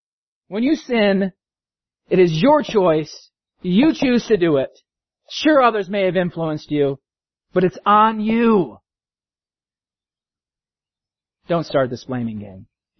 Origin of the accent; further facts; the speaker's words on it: Scotland, United Kingdom; I'm Scottish, but I kind of like the Greeks when it comes to this.